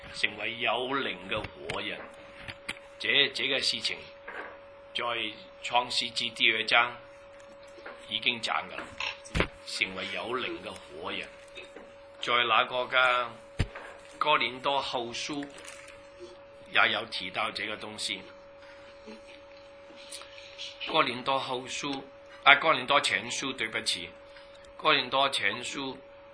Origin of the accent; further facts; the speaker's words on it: China; 为什么我们中国人没有听过那个圣经，但是我们都知道应该要孝敬父母呢？